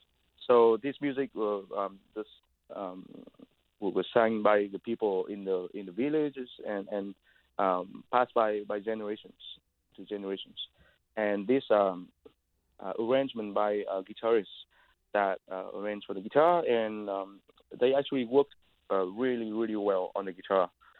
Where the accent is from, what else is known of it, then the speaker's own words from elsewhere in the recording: Vietnam; Of course, I'm coming from Vietnam, and I'm so interested in Vietnamese guitar music.